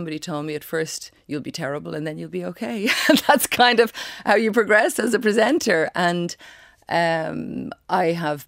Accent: Dublin, Leinster, Ireland; My mother is from Longford. My father was from Leitrim. I grew up in Drumcondra on beautiful Griffith Avenue. Mm-hmm. And, you know, went to local school there, Maryfield, beside me, Marino and Maryfield.

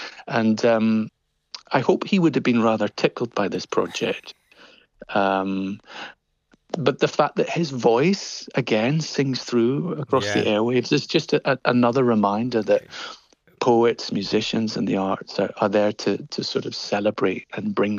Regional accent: Stromness, Scotland, United Kingdom; I grew up in Orkney, in Stromness.

